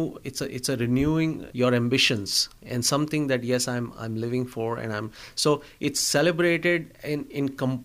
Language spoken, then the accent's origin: English; New Delhi, Delhi, India; now in Kansas City, United States; I'm from North India. I'm from New Delhi. And New Delhi being the capital of India, we were exposed to a lot of customs